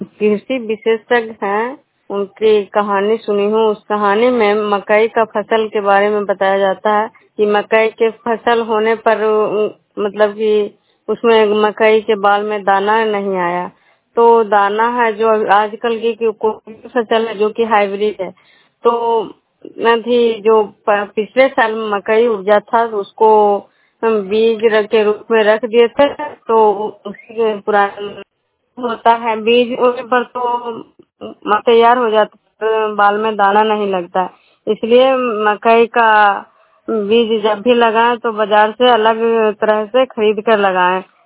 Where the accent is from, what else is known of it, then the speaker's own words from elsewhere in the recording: Khujra, Bihar, India; मैं विष्णुपुर ग्राम खुजरा पंचायत नालंदा जिला नगरनसा प्रखंड की निवासी हूँ।